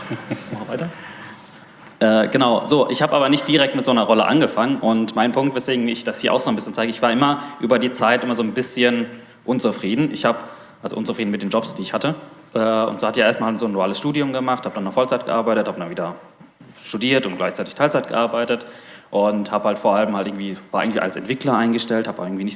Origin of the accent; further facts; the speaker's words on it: Castrop-Rauxel, North Rhine-Westphalia, Germany; ich komme aus Castrop-Rauxel, das gibt's auch wirklich. Das ist lateinisch für Wanne-Eickel, sagt er dir immer. Für die, die nicht wissen, wo es ist, das ist im Ruhrpott, direkt neben Wanne-Eickel.